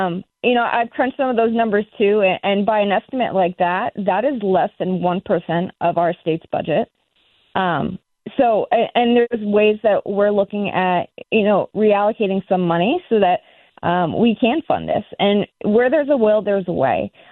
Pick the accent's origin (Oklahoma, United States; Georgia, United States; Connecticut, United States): Connecticut, United States; I know many people from my own high school. I grew up in Connecticut.